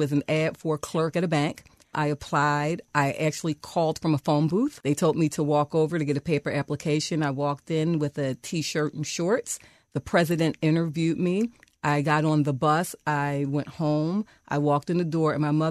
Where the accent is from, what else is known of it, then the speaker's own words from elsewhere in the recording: Philadelphia, Pennsylvania, United States; I am, born and raised in Philadelphia. I went to Jenks School in Chestnut Hill. I grew up in Germantown. I went to Germantown High School that has sadly closed now.